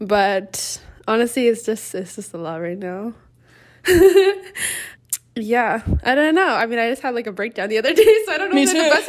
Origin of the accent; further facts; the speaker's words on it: Toronto, Ontario, Canada; But I'm from Toronto. I'm studying computer science.